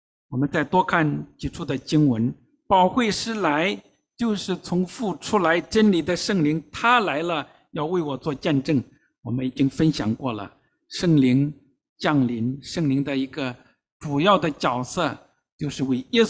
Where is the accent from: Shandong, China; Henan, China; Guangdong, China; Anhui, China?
Henan, China; 我是河南人，我们中间有河南的老乡啊